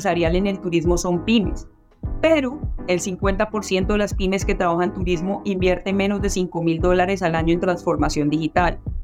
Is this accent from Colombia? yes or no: yes; Colombia; accent: Colombian; es un honor para mí como colombiana, como latinoamericana, estar hablando en nuestro idioma, en español